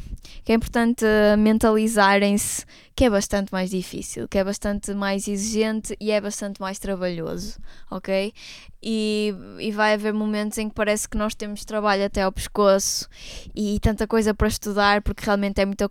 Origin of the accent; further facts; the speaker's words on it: Guimarães, Braga, Portugal; now in Porto, Portugal; eu vim viver aqui para o Porto, eu sou de Guimarães e vim viver sozinha.